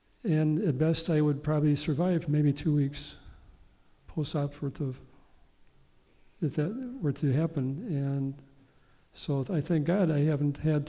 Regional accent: Philippines; as you know now, I'm from the Philippines.

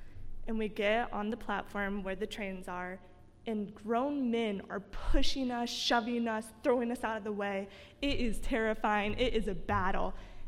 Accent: Sarasota, Florida, United States; As she said, I met her in Florida, so I am from Florida, Sarasota, Florida, to be exact.

